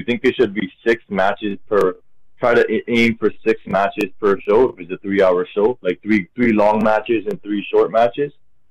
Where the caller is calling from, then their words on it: Toronto, Ontario, Canada; I'm calling from Toronto.